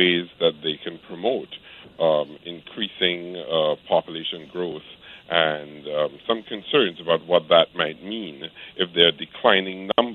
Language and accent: English; United States; So as an American married to a French woman, the French government is trying to encourage us to have more children.